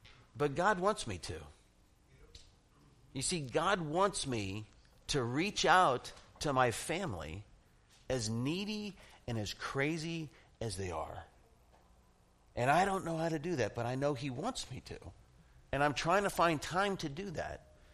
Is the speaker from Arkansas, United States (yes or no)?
no; Phoenix, Arizona, United States; We were just in Phoenix, Arizona, seeing my family, and I grew up in Phoenix, and I'm one of six children.